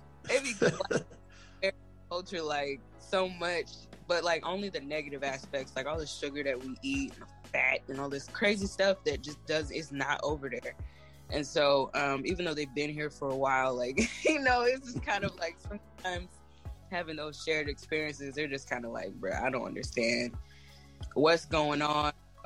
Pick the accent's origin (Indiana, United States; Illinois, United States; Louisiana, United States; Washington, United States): Indiana, United States; You know, growing up in Indiana, that's pretty much it.